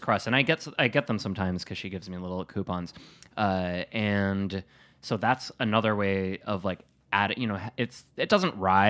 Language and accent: English; Wisconsin, United States; Well, now I am from Wisconsin, as mentioned 14 times in the last hour